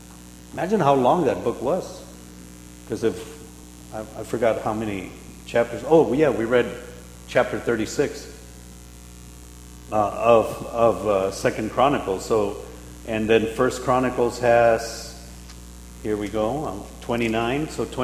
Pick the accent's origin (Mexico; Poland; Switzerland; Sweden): Mexico; English is a second language; now in United States; In my case, I'm from Mexico, so I still remember my little town, and I go and I'm like, it doesn't look the same, but you know, it's where I was born.